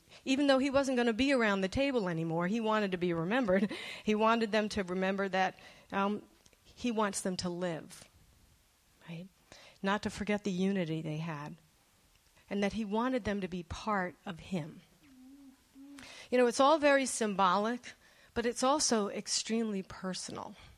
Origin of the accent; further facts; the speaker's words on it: New Jersey, United States; I grew up in New Jersey. And in my town, it was about half Catholic Italian, and it was about almost half Jewish.